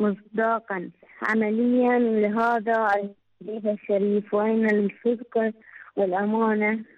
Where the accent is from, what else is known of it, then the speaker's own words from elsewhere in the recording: Iraq; من العراق.